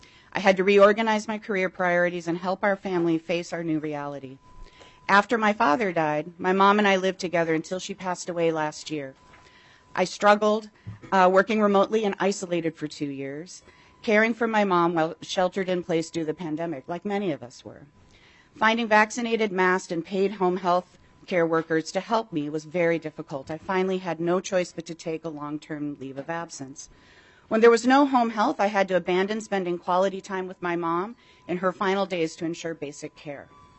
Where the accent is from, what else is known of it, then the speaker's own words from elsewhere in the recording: Minnesota, United States; I live in Minnesota, in Plymouth, Minnesota, and I was raised in Minnesota, and I'm here to share my experience, which is a unique one.